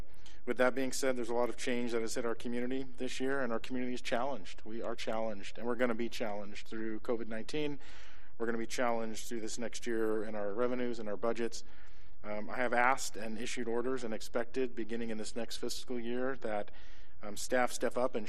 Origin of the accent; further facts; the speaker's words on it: Florida, United States; Haven't regretted one moment coming back to my home state of Florida